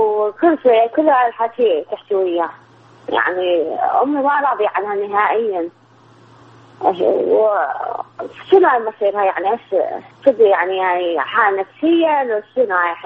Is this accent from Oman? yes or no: no; Iraq; السلام، انا من العراق.